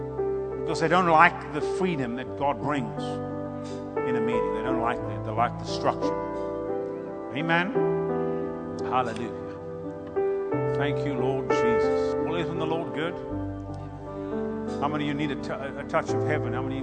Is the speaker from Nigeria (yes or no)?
no; South Africa; now in United States; because I'm from Africa. Tell them there's this albino African here. Tell them that he talks funny. And you've got to come see this guy. Just, you know, we had a pastor back in South Africa, one of our pastors when we were growing up